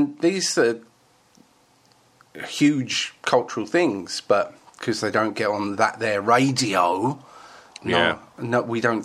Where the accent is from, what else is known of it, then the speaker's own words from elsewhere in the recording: East of England, United Kingdom; I think it's growing up in Essex, isn't it?